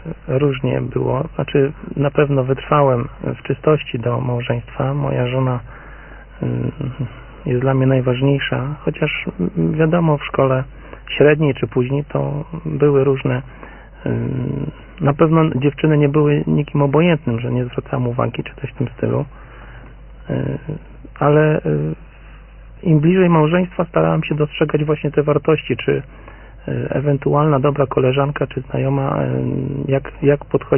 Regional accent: Ostrołęka, Masovian Voivodeship, Poland; żona jest w Kielcach, ja jestem z Ostrołęki, więc ponad 300 km odległości.

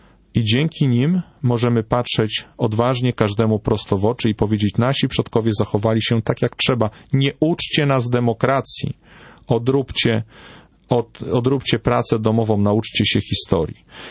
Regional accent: Sochaczew, Masovian Voivodeship, Poland; ja jestem z Sochaczewa, gdzie moje miasto przechodziło kilkakrotnie z rąk do rąk

